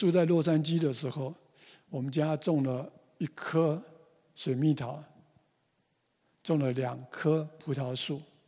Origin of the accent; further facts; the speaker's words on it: China; 我们中国人很 proud of 我们的儒家思想。